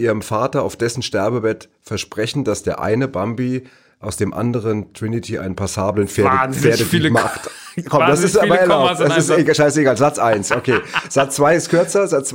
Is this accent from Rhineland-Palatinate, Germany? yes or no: no; Neu-Isenburg, Hesse, Germany; Das war das Astoria-Kino in Neu-Isenburg, wo ich groß geworden bin.